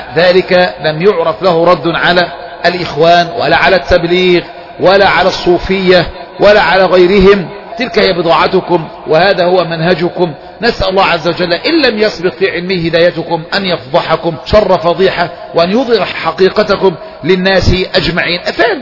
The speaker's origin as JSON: {"language": "Arabic", "country": "Egypt", "said": "مثل ما فعل عندنا في مصر رجل"}